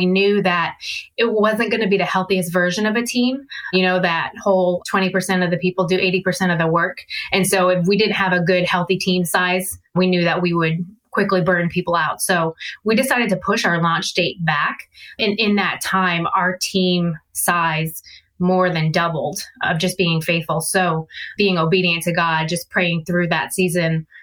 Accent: Boston, Massachusetts, United States; now in Maine, United States; Yeah, so I'm actually from Boston originally. So New England is my home.

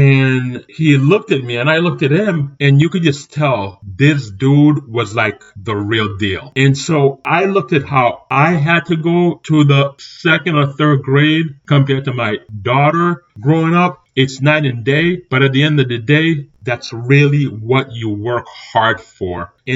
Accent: Cambridge, Massachusetts, United States; I was in the third grade when I lived in Cambridge, and I grew up in the Three Towers in Cambridge.

